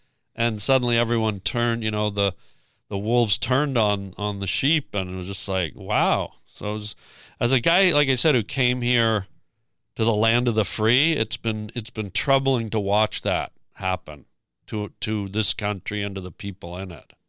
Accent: Canada; now in United States; And remember, I'm Canadian.

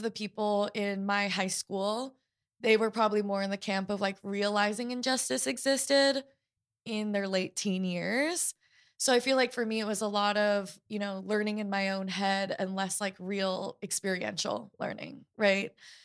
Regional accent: Portland, Oregon, United States; I was growing up in Portland, Oregon, which is the whitest major city in the US

